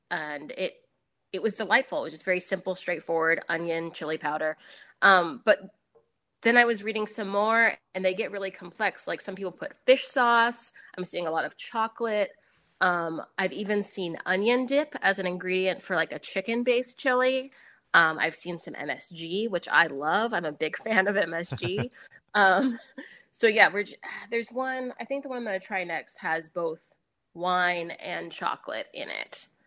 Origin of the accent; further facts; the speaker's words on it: Los Angeles, California, United States; also born or lived in Mississippi; I'm from Mississippi originally, and then I grew up in Los Angeles.